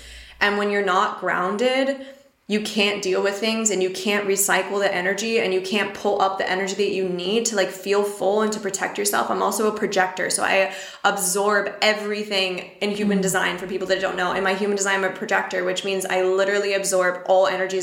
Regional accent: United States; moved away; I'm from America. I'm used to all the best compliances and like stuff and convenience and like everything.

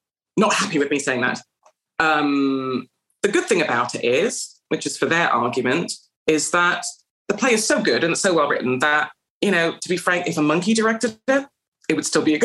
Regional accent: Canada; English is a second language; moved away; It's like I came from Canada and I had to learn English. I had to learn, you know, everything that I missed in terms of all the cultural references and all that stuff and how people think here.

